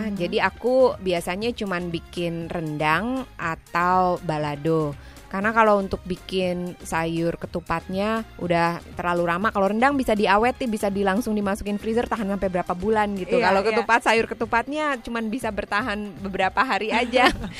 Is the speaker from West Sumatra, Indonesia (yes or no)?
yes; West Sumatra, Indonesia; now in United States; Karena aku orang Minang ya, jadi selalu ada di rumah itu ketupat sayur.